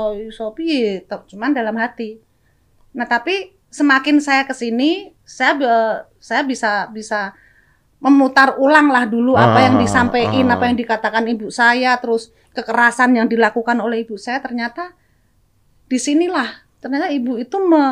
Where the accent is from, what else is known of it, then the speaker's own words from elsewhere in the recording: Pati, Central Java, Indonesia; Kalau di Pati itu kebetulan nama desa saya itu di Banyutowo. Banyutowo itu mata pencarian sebagian besar adalah nelayan karena di pinggir pantai.